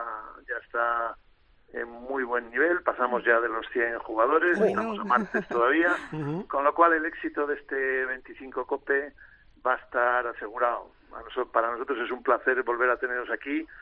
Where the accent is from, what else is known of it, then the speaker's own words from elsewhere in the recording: Llanes, Asturias, Spain; Ah, muy bien, pues lo pasaréis. Es mi pueblo, es un sitio maravilloso, es muy divertido.